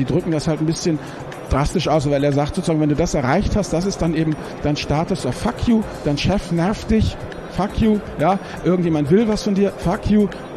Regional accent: Rhineland, Germany; Ich komme aus dem Rheinland, bin Vater und Ehemann

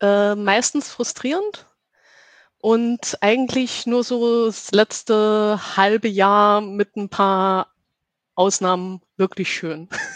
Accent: Karlsruhe, Baden-Württemberg, Germany; also born or lived in Saarland; Ich komme aus Karlsruhe und bin gebürtig aus dem Saarland.

